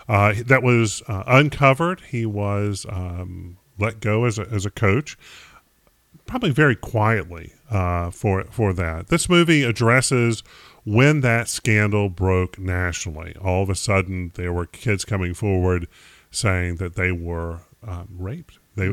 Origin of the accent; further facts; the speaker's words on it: North Carolina, United States; I'm from North Carolina.